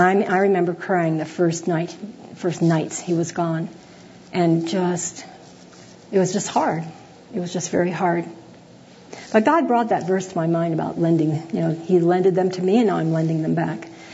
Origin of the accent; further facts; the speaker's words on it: Florida, United States; I grew up in the Cape Kennedy area, where for a field trip we go to the beach and watch the space shuttle